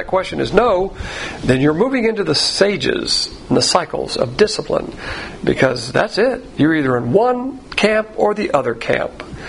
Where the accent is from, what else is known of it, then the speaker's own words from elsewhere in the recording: Southern United States, United States; I see you've got these emblems that refer to your Southern heritage. Yeah, you got me. I'm a Southerner.